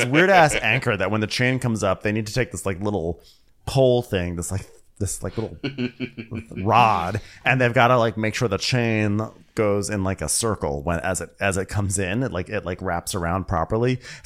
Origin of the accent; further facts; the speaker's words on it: Maryland, United States; accent: southern; I have this southern accent, but I'm from Maryland.